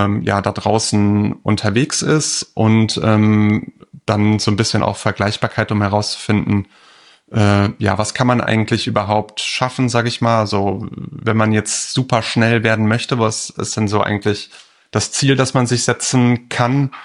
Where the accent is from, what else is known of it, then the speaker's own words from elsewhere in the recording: Bonn, North Rhine-Westphalia, Germany; Ich komme aus Bonn